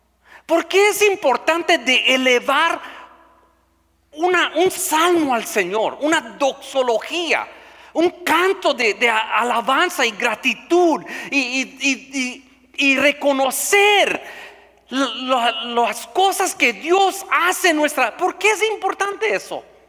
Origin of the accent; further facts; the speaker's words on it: California, United States; now in Minnesota, United States; Yo vengo del sur de California, ya vivo en Minnesota.